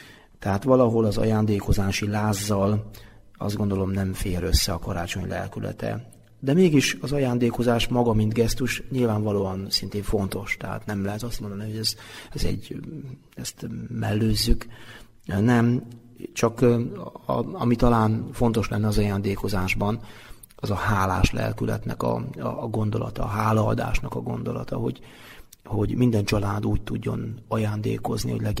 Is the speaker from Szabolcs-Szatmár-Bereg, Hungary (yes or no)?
yes; Szabolcs-Szatmár-Bereg, Hungary; Ráadásul én magam ugyan szabolcsi származású vagyok